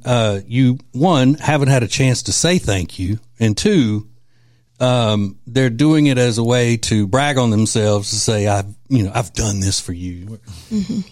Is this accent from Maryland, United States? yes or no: no; Boston, Massachusetts, United States; moved away as an adult; now in Charlotte, United States; We are both born and raised in Boston. In Boston, and moved to Charlotte a few years ago when he got a job in the financial industry.